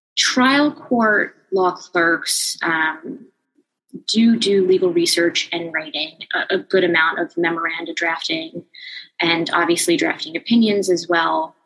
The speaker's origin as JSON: {"language": "English", "region": "New Jersey", "country": "United States", "said": "I am also from New Jersey and had attended Rutgers, which, you know, that connection is very much there."}